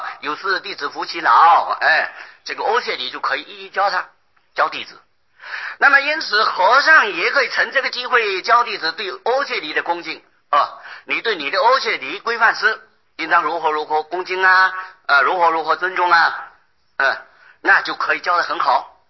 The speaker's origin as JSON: {"language": "Chinese", "country": "China", "said": "这就是我们中国人习惯上称的师父啊"}